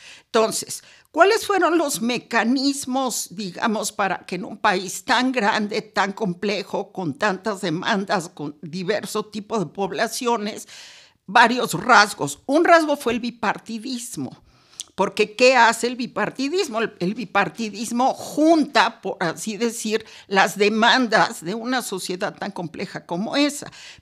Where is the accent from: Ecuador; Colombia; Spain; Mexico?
Mexico; invitada como académica mexicana a la embajada